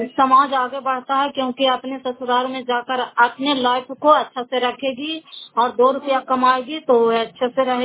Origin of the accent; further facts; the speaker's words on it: Fatehpur, Bihar, India; घर फतेहपुर, पंचायत मकरौल से, जिला नालंदा और किराए किराए ब्लॉक की निवासी हूँ और मैं किराए में आई हुई हूँ।